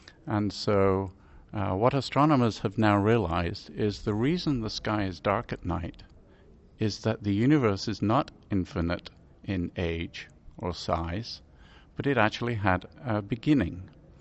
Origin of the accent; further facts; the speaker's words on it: England, United Kingdom; now in United States; I'm originally from England, where I grew up as an amateur astronomer, and now working in the planetarium world in the United States.